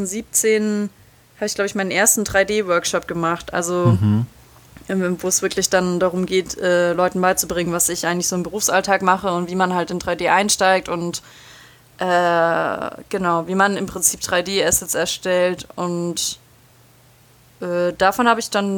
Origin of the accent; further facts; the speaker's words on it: Ulm, Baden-Württemberg, Germany; habe gesagt, hey, ich komme aus Ulm, ich habe das und das studiert